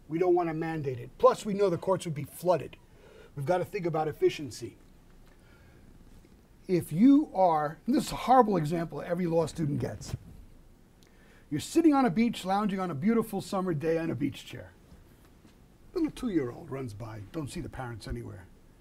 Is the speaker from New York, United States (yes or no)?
yes; New York City, New York, United States; I come from New York, so I can say it.